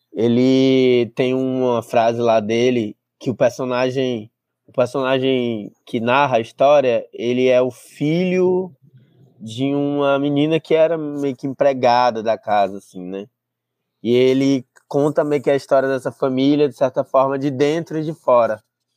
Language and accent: Portuguese; Brazil; Mas a minha infância toda, minha vida toda, foi lá na Sapiranga.